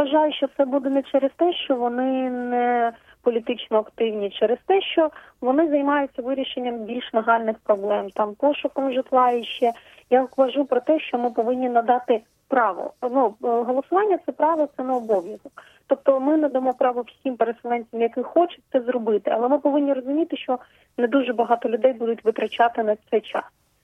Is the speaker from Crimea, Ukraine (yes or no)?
yes; Crimea, Ukraine; now in Kyiv, Ukraine; я сама з Криму, що я живу в Києві вже півтора року